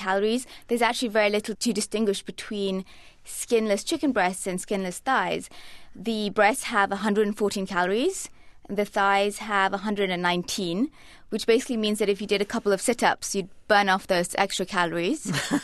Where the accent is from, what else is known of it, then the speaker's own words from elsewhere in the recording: Malaysia; I'm Malaysian myself, and so I really grew up on dark meat.